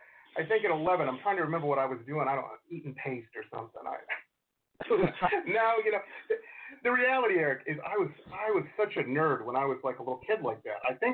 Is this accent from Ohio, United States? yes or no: no; Detroit, Michigan, United States; also born or lived in Boston; I'm telling you, I grew up in Detroit, but I went to college and school in Boston.